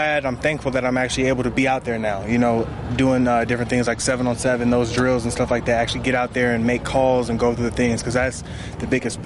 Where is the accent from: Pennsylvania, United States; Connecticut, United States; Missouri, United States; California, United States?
Missouri, United States; St. Louis; growing up in St. Louis has been, you know, a privilege